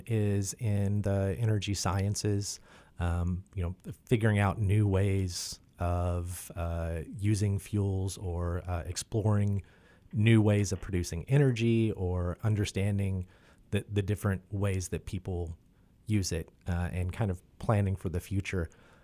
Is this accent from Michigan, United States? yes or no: no; Kentucky, United States; I grew up in Western Kentucky, so a different area for coal mining, but over, I grew up on the Green River